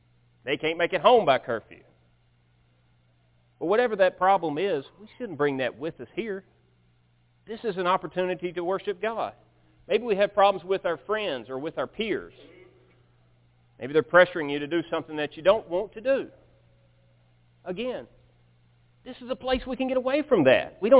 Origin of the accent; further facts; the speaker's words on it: Birmingham, Alabama, United States; But as many of you guys know, I grew up in Birmingham.